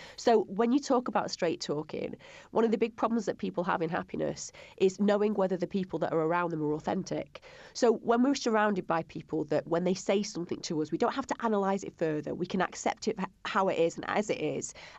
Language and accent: English; North West England, United Kingdom; even though I shouldn't say I'm from Lancashire